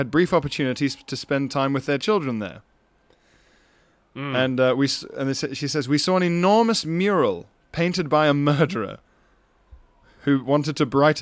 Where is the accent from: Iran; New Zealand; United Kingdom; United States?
United Kingdom; Yorkshire and the Humber; now in Copenhagen, Denmark; I grew up in West Yorkshire, but I've lived in Copenhagen for the past 3 years.